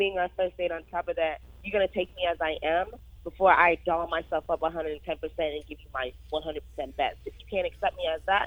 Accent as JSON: {"language": "English", "country": "Jamaica", "accent": "Jamaican", "said": "Honestly, I'm actually Jamaican, so in the morning, literally, when I wake up late, this is actually how I talk."}